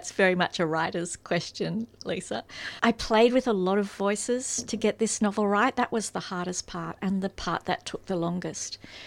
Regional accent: Brisbane, Queensland, Australia; So I grew up in Brisbane in the 1970s.

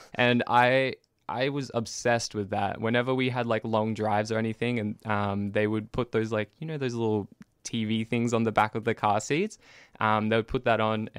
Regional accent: Geelong, Victoria, Australia; Yeah, I definitely think being rural and having so many beaches nearby is definitely

